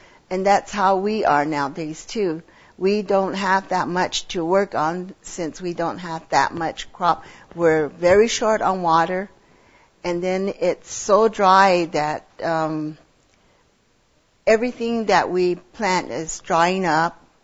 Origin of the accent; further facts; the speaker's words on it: Jemez Pueblo, New Mexico, United States; I'm from Jemez Pueblo.